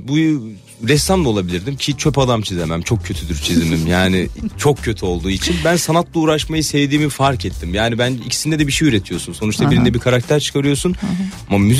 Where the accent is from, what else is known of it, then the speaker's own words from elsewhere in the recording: Ankara, Turkey; also born or lived in United States; Çünkü Ankara'da doğdum, büyüdüm.